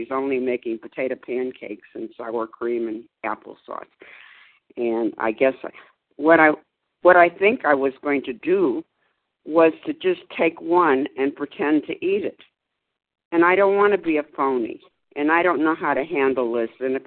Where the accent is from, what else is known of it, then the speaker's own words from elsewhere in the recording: Texas, United States; from Texas, and I appreciated the share so much.